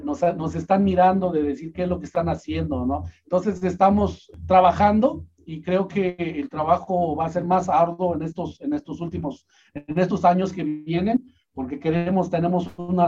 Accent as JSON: {"language": "Spanish", "country": "Mexico", "said": "Yo soy mexicano, sí, soy mexicano"}